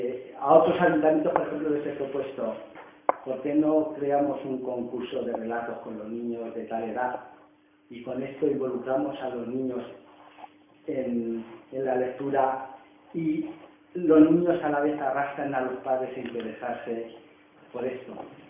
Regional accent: Aranjuez, Community of Madrid, Spain; also born or lived in Extremadura; Yo soy original de Extremadura, pero soy madrileño, y de un pueblo que yo siempre digo que es el mejor de toda España, que es Aranjuez

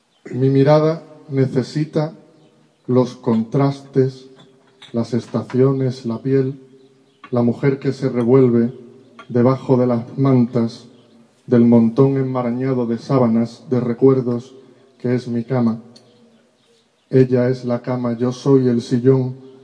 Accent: Huelva, Andalusia, Spain; venimos de Huelva y Huelva lleva 2 semanas ardiendo de sur a norte. Estamos sufriendo unos incendios terribles en la provincia

